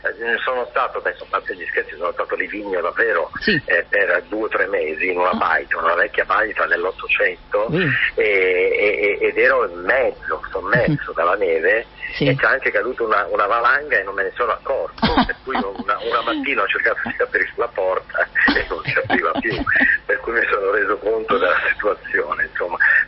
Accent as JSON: {"language": "Italian", "town": "Garlasco", "region": "Lombardy", "country": "Italy", "tie": "born or raised there", "said": "Garlasco, la mia terra."}